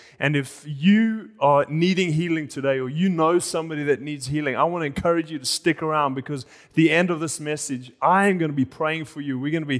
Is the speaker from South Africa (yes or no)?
yes; South Africa; now in Tokyo, Japan; I grew up in South Africa, and a few years ago, my friend started a coffee shop